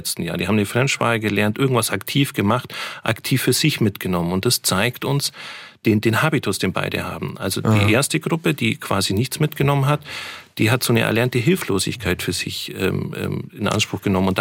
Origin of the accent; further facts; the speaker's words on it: Bavaria, Germany; Aber ich komme auch aus dem Allgäu, wo man eher da eine andere Mentalität gewohnt ist.